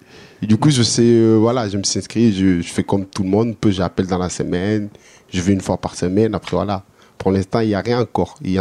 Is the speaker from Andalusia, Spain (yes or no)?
yes; Andalusia, Spain; now in Toulon, France; De l'Espagne. Je viens de l'Espagne, en fait.